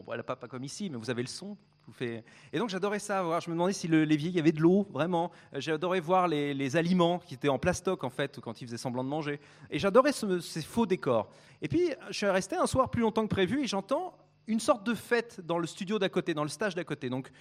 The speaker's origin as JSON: {"language": "French", "country": "France", "said": "il me dit, t'as un drôle d'accent. Alors je l'ai regardé, je dis, oui, je suis français."}